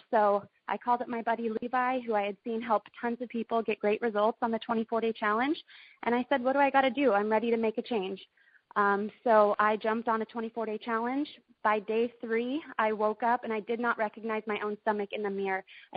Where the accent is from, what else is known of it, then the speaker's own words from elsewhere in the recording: Roseburg, Oregon, United States; now in Florida, United States; I grew up in Roseburg, Oregon. I had a very active childhood.